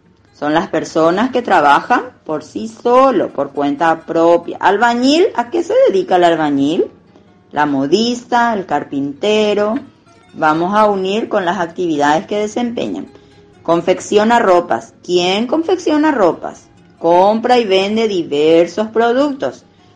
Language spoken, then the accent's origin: Spanish; Paraguay; Entonces nosotros tenemos nuestros símbolos nacionales, ¿no? Que nos identifican como paraguayos